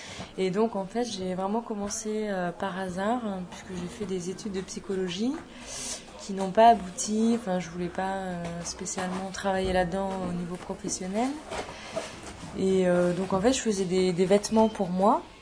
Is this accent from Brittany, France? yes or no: no; Toulouse, Occitanie, France; puisque je suis de Toulouse.